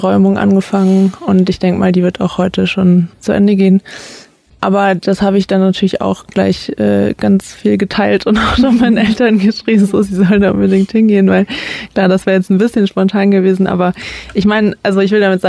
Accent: Ulm, Baden-Württemberg, Germany; Also ich komme aus Ulm, deswegen habe ich das auch mitgekriegt

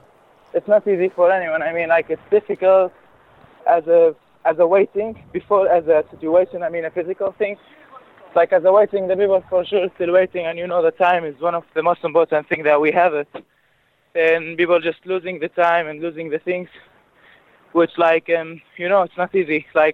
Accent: Homs, Homs Governorate, Syria; English is a second language; now in Greece; I am from Syria, from Homs. I'm in Greece like 8 months ago.

